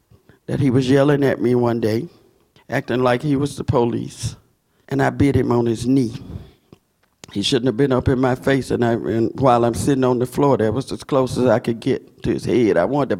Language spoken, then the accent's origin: English; Selma, Alabama, United States; that my hometown, Selma, Alabama, would be the battleground for voting rights in these United States.